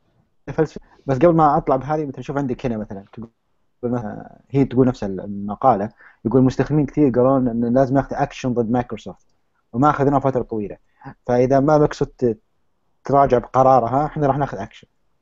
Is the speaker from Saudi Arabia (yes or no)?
yes; Riyadh, Riyadh Province, Saudi Arabia; يعني لو عرفت مثلا عندنا بالرياض